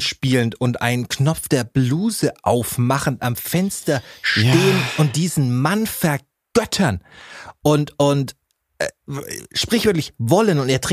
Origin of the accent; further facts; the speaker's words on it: Munich, Bavaria, Germany; ich weiß nicht, warum ich es jetzt als Münchner mache.